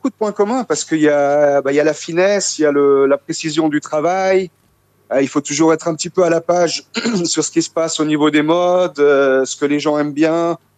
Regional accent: La Chaux-de-Fonds, Neuchâtel, Switzerland; Moi j'ai grandi à la Chaux-de-Fonds, donc c'est pas loin du Jura, donc c'est vrai que c'est des goûts, c'est des textures qu'on connaît.

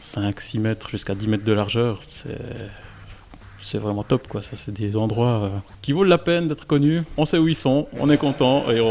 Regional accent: Moutier, Bern, Switzerland; je viens de Moutier, donc moi je considère que le Jura ne s'arrête pas à la Roche-Saint-Jean

